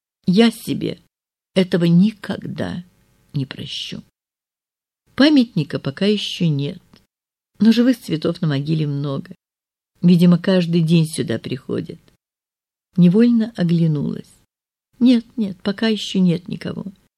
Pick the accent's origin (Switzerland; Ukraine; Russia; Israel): Ukraine; Kyiv, Kyiv City; Знал, что я из Киева.